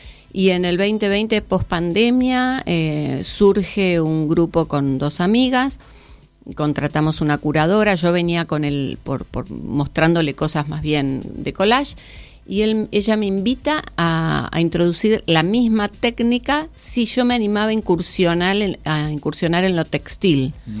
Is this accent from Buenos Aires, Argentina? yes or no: yes; Buenos Aires, Argentina; born there; now in Tigre, Argentina; Nací en Buenos Aires, pero bueno, el amor me llevó para Tigre. Y ahí estoy.